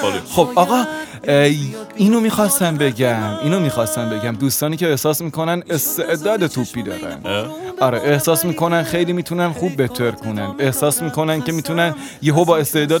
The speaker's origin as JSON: {"language": "Persian", "country": "Iran", "said": "کلا ما ایرانیام دنبال حاشیه ایم همیشه،"}